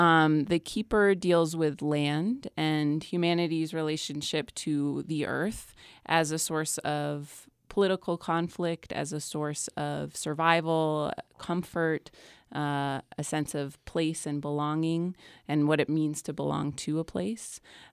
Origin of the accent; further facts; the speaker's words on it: Vermont, United States; And I grew up in Vermont, which is another place that's very connected.